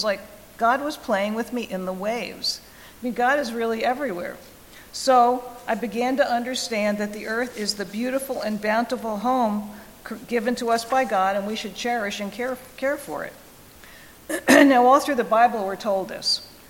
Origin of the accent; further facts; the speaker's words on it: New Jersey, United States; I grew up in New Jersey, and I just knew that as a kid, I loved playing in the ocean waves